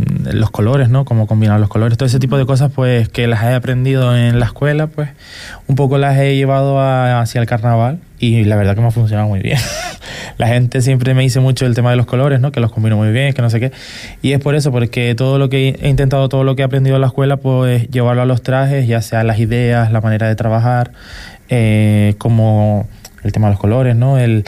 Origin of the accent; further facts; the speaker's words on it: Canary Islands, Spain; no sé si muy bien si soy el único de Fuerteventura